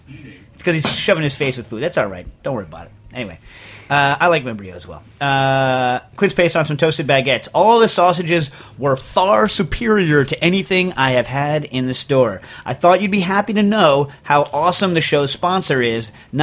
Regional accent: Vermont, United States; I don't eat cereal. I come from Vermont.

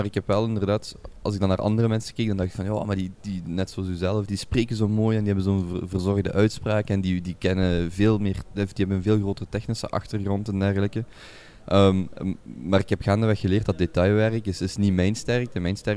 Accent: Genk, Flanders, Belgium; afkomstig van Limburg, van Genk, zoals iedereen van uw luisteraars ongetwijfeld hoort. Ik ben pas 25 geworden in 2016. Ik kom van een gezin waar mijn vader en vaderskant Limburgse boeren zijn en mijn moederskant van Antwerpen komen.

